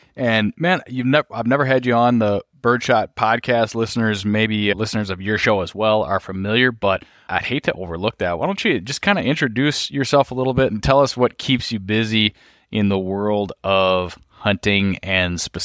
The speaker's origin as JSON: {"language": "English", "region": "Minnesota", "country": "United States", "said": "As a Minnesota guy here"}